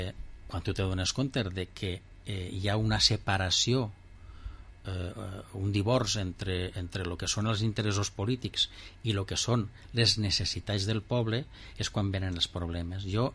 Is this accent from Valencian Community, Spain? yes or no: yes; Vila-real, Valencian Community, Spain; jo sóc fill de Villarreal, l'ha nascut ací, m'ha criat ací entre els barrios, conega la gent, moltíssima gent, els nostres veïns, familiars, els tinc tots ací.